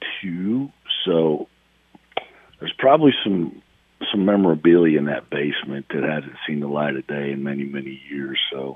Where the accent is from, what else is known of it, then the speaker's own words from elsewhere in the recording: Midwest, United States; I grew up in the Midwest, too, you know, where you think I have been around hockey. I mean, it is frigid up there.